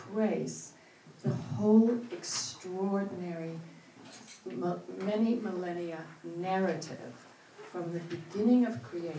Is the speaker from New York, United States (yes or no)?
no; California, United States; I didn't know about that narrative until I was an adult. I grew up in California.